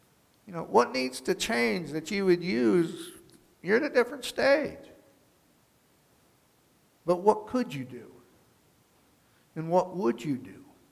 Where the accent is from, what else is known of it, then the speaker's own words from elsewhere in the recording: New York, United States; I said, "I'm from New York, you're down here, what's that mean?